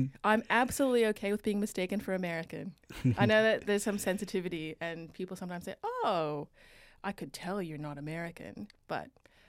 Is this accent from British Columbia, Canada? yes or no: yes; Vancouver, British Columbia, Canada; as a Canadian, Taiwanese-Canadian kid growing up in Vancouver